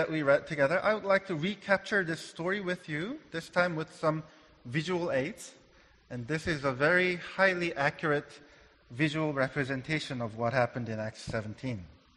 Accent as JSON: {"language": "English", "country": "South Korea", "said": "And I'm originally from South Korea."}